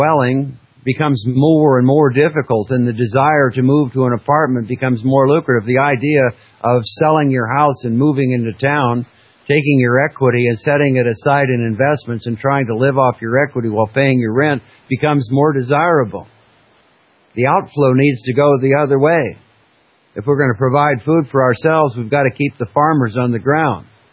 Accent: Alaska, United States; As I was growing up in Alaska, it's 45 or 50 or 60 degrees below zero outside.

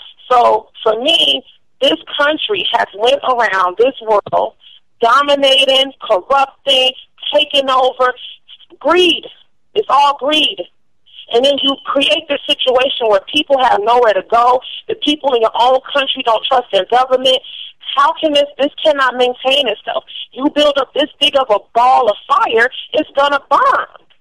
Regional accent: Chicago, Illinois, United States; I grew up in Chicago, Illinois. That place has always been segregated, segregated to this day.

